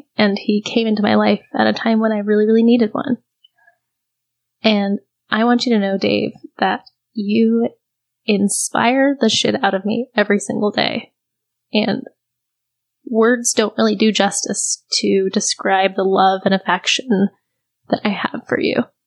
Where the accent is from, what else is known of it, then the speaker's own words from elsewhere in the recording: Frederick, Maryland, United States; I'm 30 and I'm from Frederick, Maryland.